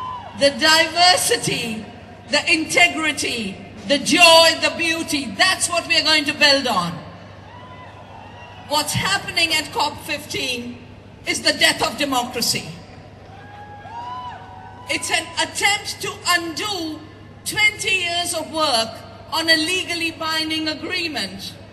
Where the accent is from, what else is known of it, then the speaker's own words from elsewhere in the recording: the Himalaya, India; I come from the Himalaya. Our glaciers are melting. Our villages are getting flooded out or drying up.